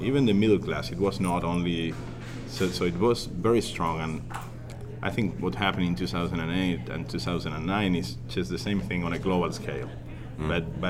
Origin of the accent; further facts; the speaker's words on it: Buenos Aires, Argentina; I grew up in Buenos Aires.